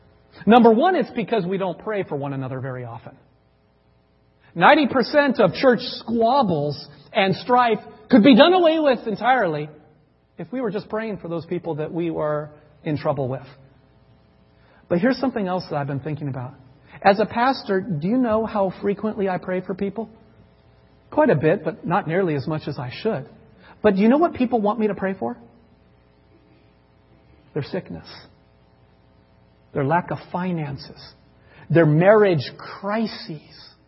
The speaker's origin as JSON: {"language": "English", "town": "Seattle", "region": "Washington", "country": "United States", "said": "And hey, we're from the Seattle area. We've got to enjoy Starbucks, right?"}